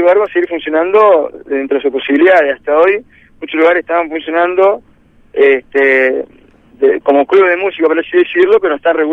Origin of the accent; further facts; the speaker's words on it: Santa Fe, Argentina; Somos muy santafesinos, hay muchas siestas por acá